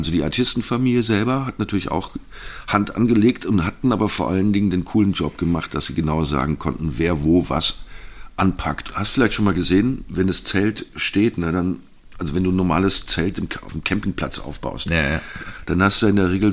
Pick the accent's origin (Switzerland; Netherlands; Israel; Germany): Germany; Bavaria; Genauer gesagt war das in Unterfranken. Ist ja außerhalb von Deutschland, da komme ich nämlich her. Ich bin gar nicht deutsch, ich bin Unterfranke.